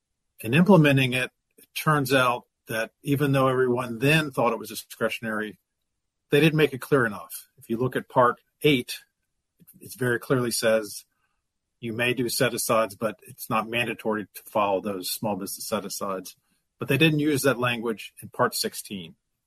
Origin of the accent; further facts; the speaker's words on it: Virginia, United States; I grew up in the Washington suburbs of Northern Virginia